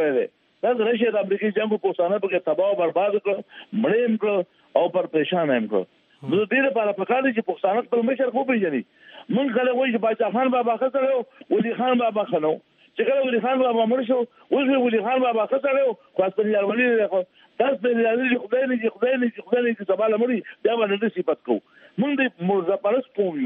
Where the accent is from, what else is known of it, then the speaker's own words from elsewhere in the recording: Afghanistan; زه خپل افغان یم